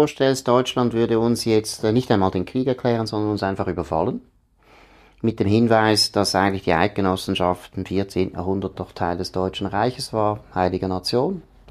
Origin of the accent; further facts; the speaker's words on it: Switzerland; Und schon als Schweizer finde ich, habe ich überhaupt kein Verständnis